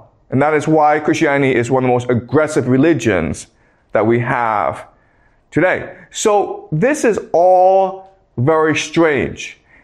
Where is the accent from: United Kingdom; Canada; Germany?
Canada; as you know, I grew up in Canada and I studied in the United States.